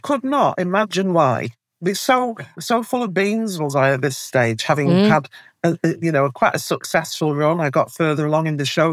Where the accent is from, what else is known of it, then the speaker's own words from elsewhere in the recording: Featherstone, Yorkshire and the Humber, United Kingdom; born there; now in Wakefield, United Kingdom; I was born in Featherston. Yeah, I live in Wakefield now. It's very close, you know. It's only a few miles away. So Featherston's a mining town.